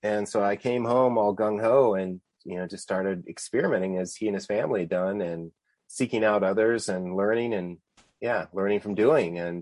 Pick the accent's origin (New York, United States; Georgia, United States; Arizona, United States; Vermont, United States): Arizona, United States; Tucson; I grew up here in Tucson, which is dry land community, just getting 11 inches of rain a year.